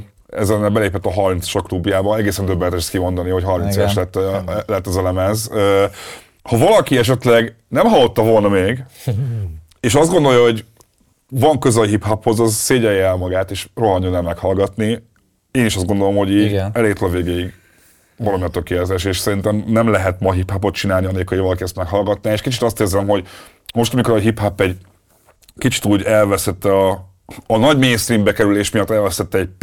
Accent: Budapest, Hungary; fehér középosztálybeli gyerek vagyok, én nem tudok azonosulni a crack-árulással, mert ott a gyáli úton, ahol felnőttem, ott az pont nem volt

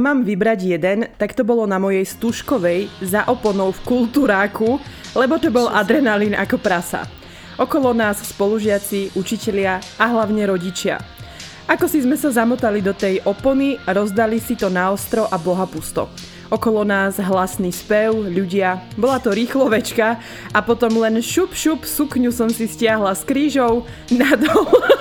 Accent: eastern Slovakia, Slovakia; lebo u nás na východe 55-ročné ženy ako...

